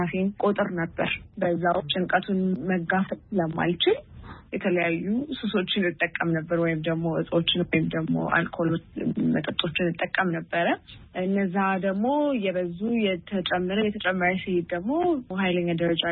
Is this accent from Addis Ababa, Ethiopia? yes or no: yes; Addis Ababa, Ethiopia; ያደኩት እዚህ አዲስ አበባ ነው።